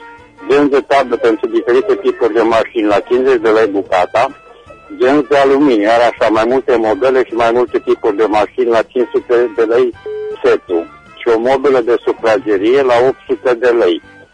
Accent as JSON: {"language": "Romanian", "town": "Reșița", "region": "Caraș-Severin", "country": "Romania", "said": "sunt din Reșița și am și eu de vânzare următoarele"}